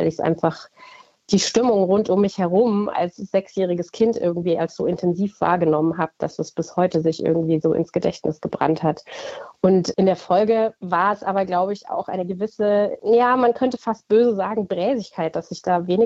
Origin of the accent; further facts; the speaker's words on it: Munich, Bavaria, Germany; Ich bin in München aufgewachsen oder bei München, habe auch in München studiert. Und dadurch natürlich einfach einen sehr typisch westdeutschen Blick.